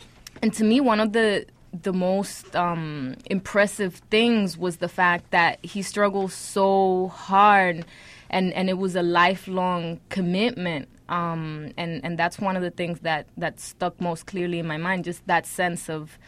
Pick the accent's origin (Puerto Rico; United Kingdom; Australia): Puerto Rico; I grew up in Puerto Rico and I went to school over there.